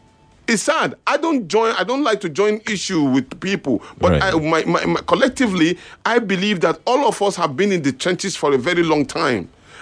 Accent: Kano, Nigeria; I am from Kano State. I am a Hausa man.

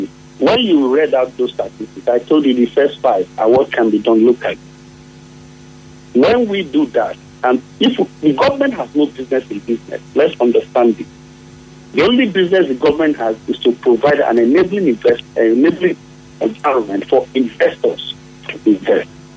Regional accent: Nigeria; because one thing that we Nigerians, I am a Nigerian just as you are, there's one mistake we make only

